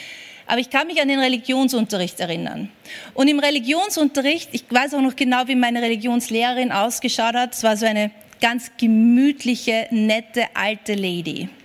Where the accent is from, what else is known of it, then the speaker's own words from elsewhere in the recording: Vienna, Austria; Ich bin 1979 in Wien geboren. So, für die, die schnell rechnen, ich bin jetzt 43 Jahre alt. Und ich bin aufgewachsen in einer von diesen großen Siedlungen in Wien.